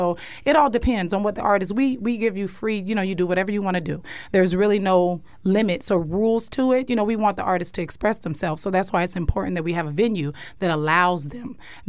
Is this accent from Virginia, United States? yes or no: no; Fort Myers, Florida, United States; And, you know, growing up in Fort Myers, there was never really a venue, an arts venue for such.